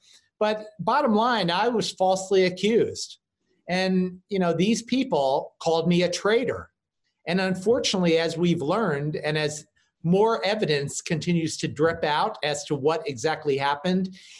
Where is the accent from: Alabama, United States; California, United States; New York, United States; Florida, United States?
New York, United States; I grew up in Dutchess County, New York